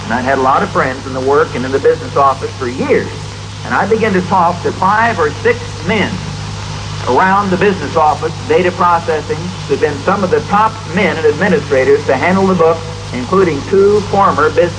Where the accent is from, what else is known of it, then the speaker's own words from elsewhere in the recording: Missouri, United States; But I'm from Missouri.